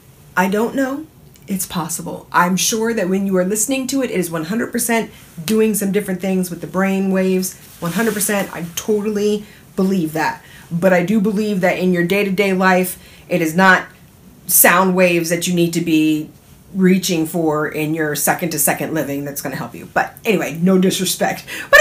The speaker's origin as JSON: {"language": "English", "region": "California", "country": "United States", "said": "this place is different, because I came from Cali."}